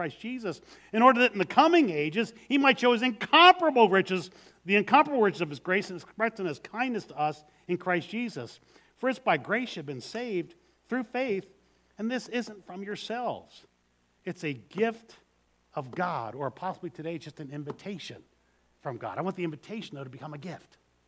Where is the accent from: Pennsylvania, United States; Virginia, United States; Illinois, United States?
Pennsylvania, United States; Philadelphia; Growing up in Philadelphia, you're born, it's in your DNA.